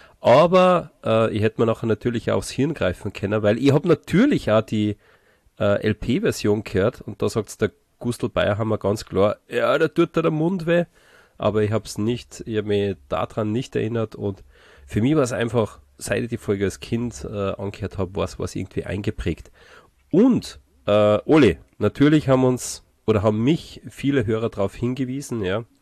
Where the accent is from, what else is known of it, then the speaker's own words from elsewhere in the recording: Salzburg, Austria; aber auch für uns als Salzburger geht das nicht.